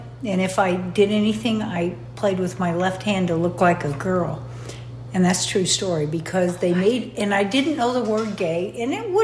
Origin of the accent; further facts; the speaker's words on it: South Bend, Indiana, United States; South Bend, Indiana. I was the third of seven kids.